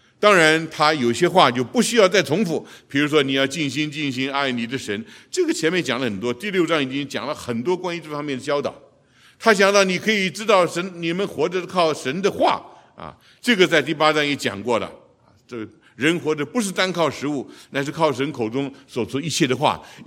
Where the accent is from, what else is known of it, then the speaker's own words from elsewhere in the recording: China; 你今天走过路，我们中国人讲的嘛，水过无痕呢